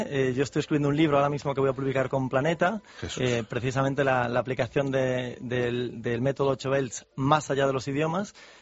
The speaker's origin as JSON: {"language": "Spanish", "town": "Finisterre", "region": "Galicia", "country": "Spain", "said": "Yo soy de Finisterre, fin del mundo, de Galicia"}